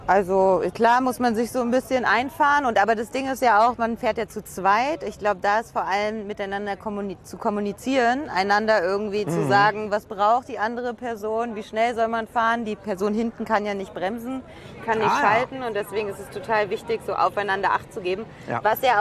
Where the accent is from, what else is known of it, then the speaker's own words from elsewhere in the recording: Freiburg, Baden-Württemberg, Germany; Aus Freiburg.